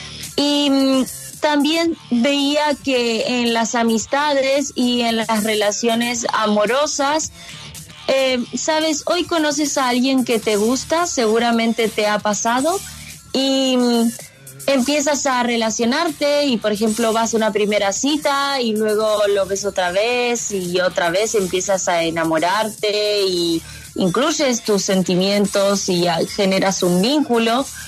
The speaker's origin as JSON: {"language": "Spanish", "region": "Neuquén", "country": "Argentina", "tie": "born there", "said": "Nací en Neuquén Capital, en la Patagonia Argentina."}